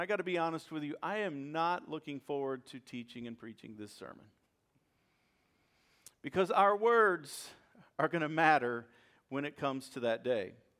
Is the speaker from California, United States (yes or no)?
no; St. Louis, Missouri, United States; I grew up in St. Louis, and part of the way that we communicate is negative.